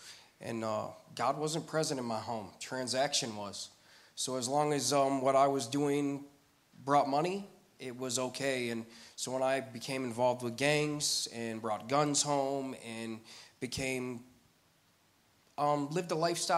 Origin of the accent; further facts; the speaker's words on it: Elkhart, Indiana, United States; I was raised in a single mother's home in the inner city. I'm from Elkhart, Indiana.